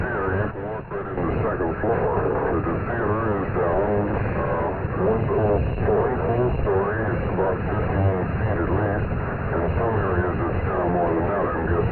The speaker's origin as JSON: {"language": "English", "region": "California", "country": "United States", "said": "There I go. I'm a Californian."}